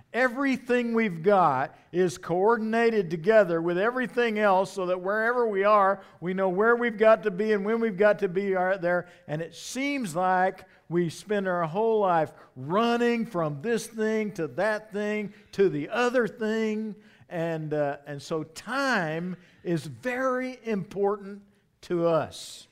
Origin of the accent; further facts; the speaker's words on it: Blanchard, Oklahoma, United States; I grew up in Blanchard, Oklahoma, and there was this iconic teacher named Betty Lewis